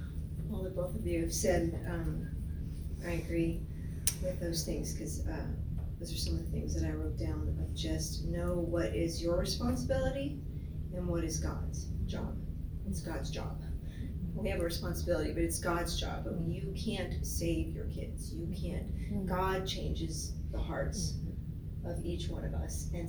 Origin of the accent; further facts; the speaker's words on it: Ireland; there's a big difference, especially because I'm Irish.